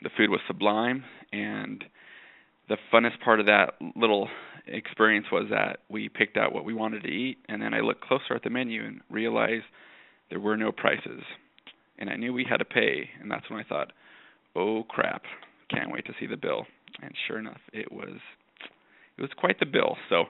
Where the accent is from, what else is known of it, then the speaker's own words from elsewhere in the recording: Anaheim, California, United States; I am from Southern California, from Anaheim